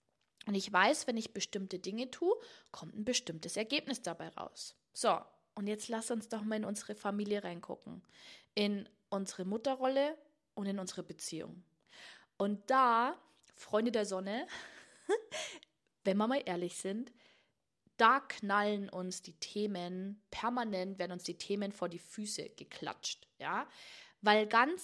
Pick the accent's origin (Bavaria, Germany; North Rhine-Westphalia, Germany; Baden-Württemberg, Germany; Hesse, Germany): Bavaria, Germany; wie man bei uns in Niederbayern sagt